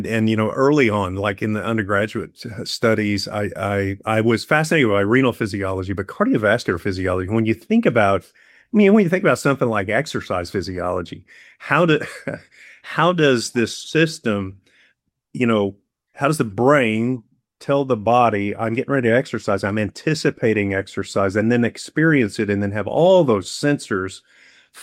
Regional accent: El Reno, Oklahoma, United States; So I went, so I grew up in a small town in kind of central western Oklahoma, just west of Oklahoma City, a town named El Reno.

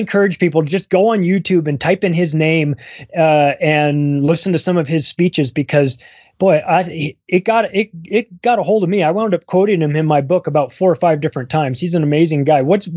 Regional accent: California, United States; I am from California, went through, you know, school in California, high school, college, and all of that.

